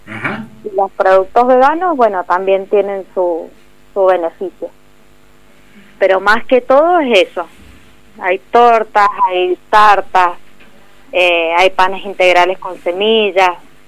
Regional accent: Las Heras, Mendoza, Argentina; De Las Heras soy yo.

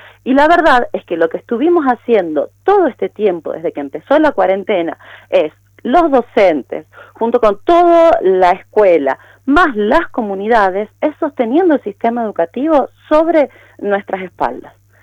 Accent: Mendoza, Argentina; Nosotros somos parte de Mendoza, pero somos una parte muy diferente, ¿sí? Tenemos particularidades que tienen que ser contempladas.

